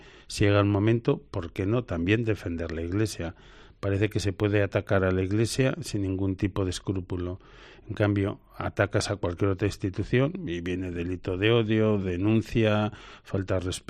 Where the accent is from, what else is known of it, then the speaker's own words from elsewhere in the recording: Aragon, Spain; also born or lived in Valencia / Castellón / Alicante / Barcelona; Yo soy de Aragón, vecino, pero prácticamente mi vida ha discurrido pues en todo el Levante. He estado en Valencia, he estado en Castellón, he estado en Alicante, he estado en Barcelona, pues unos 8 o 10 años en cada uno de estos sitios.